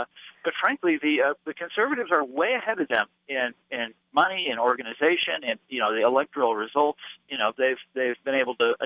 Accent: Kansas, United States; Well, you could say that if you want, but I'm from Kansas.

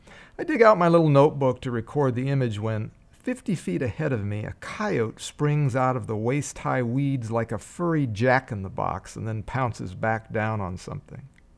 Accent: Iowa, United States; I grew up in Iowa, fishing and hunting and walking the woods and fields of my friends' farms.

